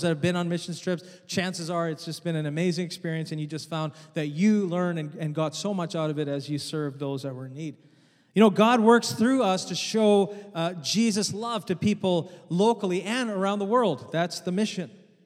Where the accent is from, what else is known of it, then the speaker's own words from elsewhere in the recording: Canada; No, close. I came from Canada.